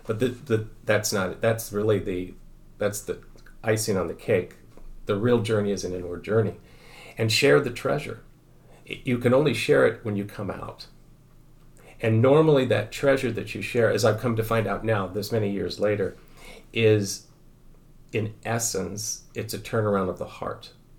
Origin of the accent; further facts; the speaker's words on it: Kansas City, United States; I grew up in Kansas City, so I kind of understand how she might have felt.